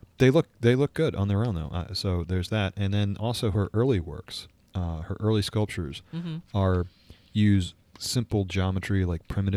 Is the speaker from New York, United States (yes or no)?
yes; New York, United States; like I said, I grew up in New York, so they're just all over New York.